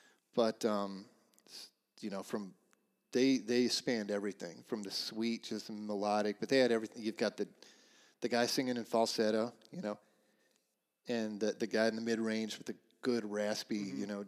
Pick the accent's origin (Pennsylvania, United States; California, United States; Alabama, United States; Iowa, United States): Iowa, United States; Ames; me growing up in Ames